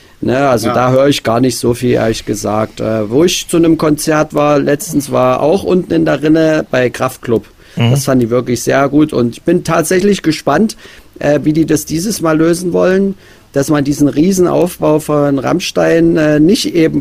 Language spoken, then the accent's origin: German; Elstra, Saxony, Germany; habe dann in der Nähe von meinem Heimatort, Elstra, wollte ich dann ein bisschen höherklassig spielen